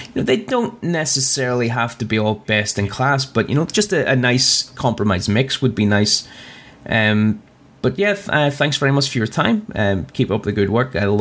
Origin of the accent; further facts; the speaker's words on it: Belfast, Northern Ireland, United Kingdom; I'm from Belfast in Northern Ireland.